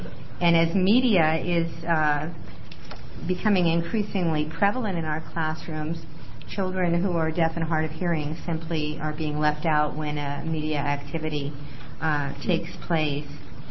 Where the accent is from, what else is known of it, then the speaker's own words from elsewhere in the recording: Carleton, Oregon, United States; I'm from Carleton, Oregon, and I'm here to testify in support of SJM 3.